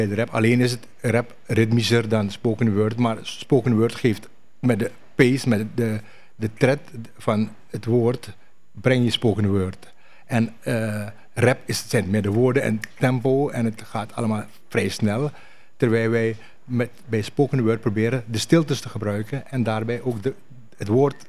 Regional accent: Netherlands; omdat wij als Nederlanders van Surinaamse afkomst onderdeel zijn van het totale grote culturele palet van hier.

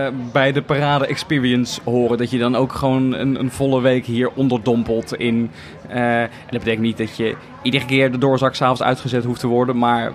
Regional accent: The Hague, South Holland, Netherlands; En ik kom uit Den Haag, dus dat is ook nog een soort...

